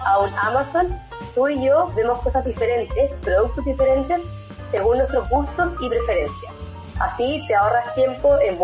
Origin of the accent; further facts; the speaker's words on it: Chile; yo soy ingeniera comercial, estudié negocios, soy de Chile, tengo 33 años